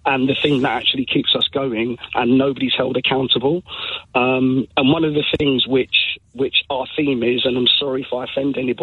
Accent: Nottingham, East Midlands, United Kingdom; I'm a dad from Nottingham

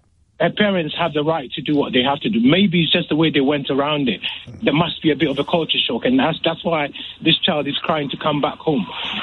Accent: Ghana; moved away as an adult; now in United Kingdom; So I was born and bred in Ghana. I moved to the UK when I was 22. I'm in my 60s now.

